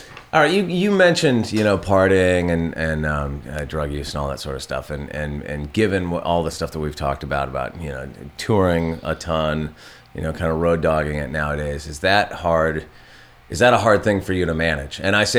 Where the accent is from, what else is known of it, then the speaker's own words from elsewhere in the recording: Santa Barbara, California, United States; That's how I felt growing up, because I grew up in Santa Barbara, you know, yeah. a little bit north here.